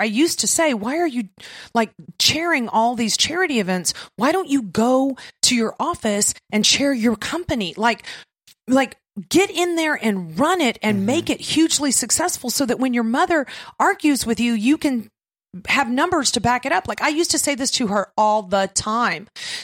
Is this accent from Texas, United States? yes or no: yes; Texas, United States; I am a Texan, an authentic Texan.